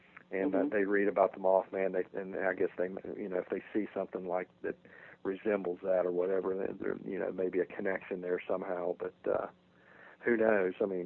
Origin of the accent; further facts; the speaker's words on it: Point Pleasant, West Virginia, United States; also born or lived in Gallipolis, United States; I grew up in Point Pleasant, but my wife's from here in Gallipolis.